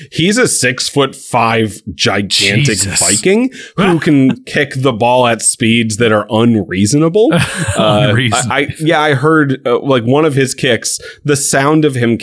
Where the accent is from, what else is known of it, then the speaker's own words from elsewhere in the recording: United States; I'm very American in that way.